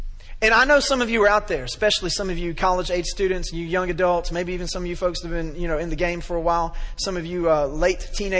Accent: Memphis, Tennessee, United States; Listen, I'm from Memphis.

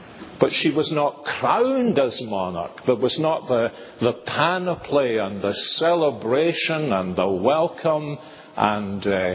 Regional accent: Scotland, United Kingdom; Now, of course, we're Scottish

